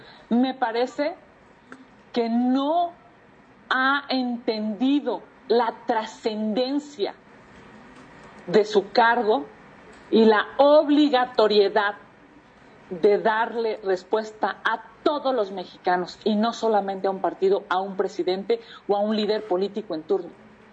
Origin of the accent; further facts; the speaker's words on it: Mexico; No nos lo podemos permitir como mexicanos.